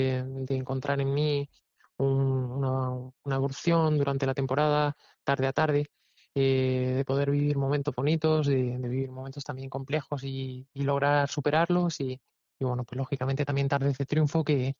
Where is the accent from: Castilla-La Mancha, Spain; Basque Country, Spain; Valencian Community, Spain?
Valencian Community, Spain; Valencia; la cornada en Valencia, en la Feria de Fallas, poder hacer mi presentación como matador de toros en mi tierra y que sea en ese cartel, es un auténtico sueño y me ilusiona muchísimo.